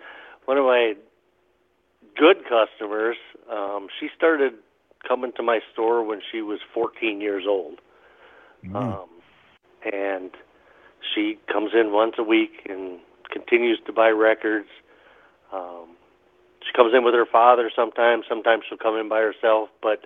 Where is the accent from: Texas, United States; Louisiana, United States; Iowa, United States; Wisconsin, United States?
Wisconsin, United States; La Crosse; I am originally from La Crosse. I went to high school here, or graduated from high school here. And then I went into the military and was gone for 25 years, and I had recently moved back in 2010.